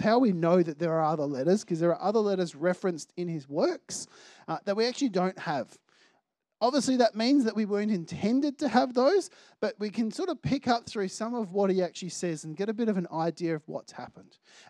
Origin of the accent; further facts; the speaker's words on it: Australia; I grew up in Australia. I was born in Australia. It wasn't until I travelled overseas, and I was about 20 by the time I actually travelled overseas for the first time.